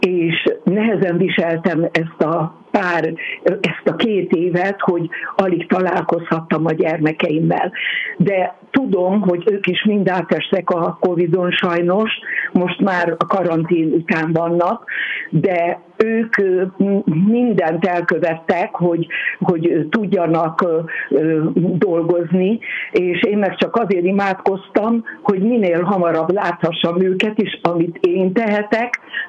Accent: Zakarpattia Oblast, Ukraine; now in Hungary; hogy valljam, kárpátaljai vagyok.

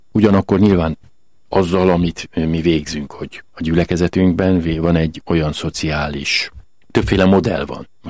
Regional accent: Transdanubia, Hungary; now in Nyíregyháza, Hungary; És akkor kaptam én, bár dunántúli vagyok, egy nyíregyházi kiküldetést, és a püspök akkor azt kérte, hogy nyíregyházára menjek, és én 80 óta dolgozom és szolgálok Nyíregyházán

